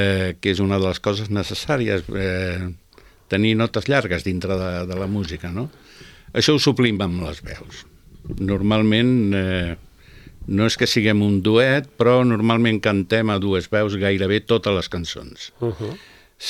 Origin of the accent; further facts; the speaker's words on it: Córdoba, Andalusia, Spain; now in Calella, Spain; Jo sóc de Còrdoba, clar.